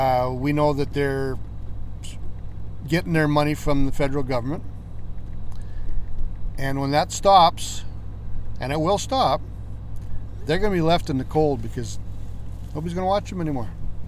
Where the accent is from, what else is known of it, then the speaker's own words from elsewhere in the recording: Cold Lake, Alberta, Canada; We're from Cold Lake.